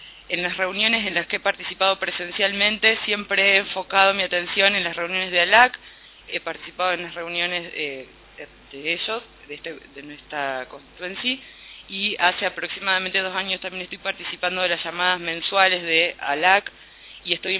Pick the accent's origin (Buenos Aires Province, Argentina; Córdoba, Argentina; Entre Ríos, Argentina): Córdoba, Argentina; Soy abogada de Córdoba, de Argentina.